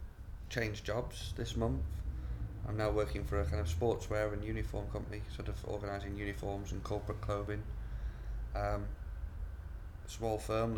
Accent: Stoke-on-Trent, West Midlands, United Kingdom; moved away as an adult; also born or lived in Warrington; I was born in Stoke-on-Trent. I grew up, spent my whole life in Stoke until going to university in 96. My parents are still there and I go back.

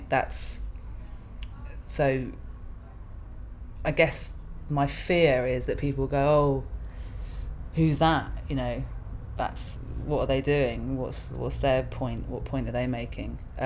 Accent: London, United Kingdom; growing up in London, you get so used to being anonymous.

